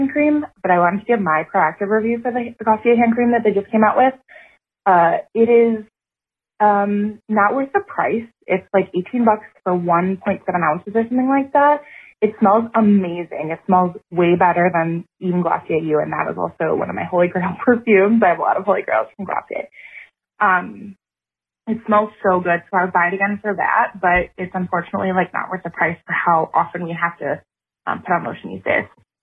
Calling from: Wisconsin, United States; I'm a listener from Wisconsin.

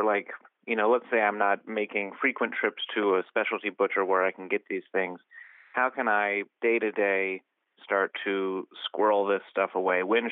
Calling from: Oakland, California, United States; Oakland, California.

